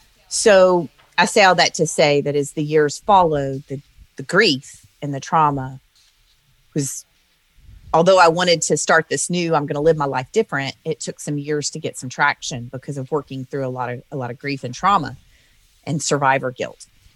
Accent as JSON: {"language": "English", "region": "Louisiana", "country": "United States", "tie": "born or raised there", "said": "So I grew up in the South in Louisiana in a Christian home."}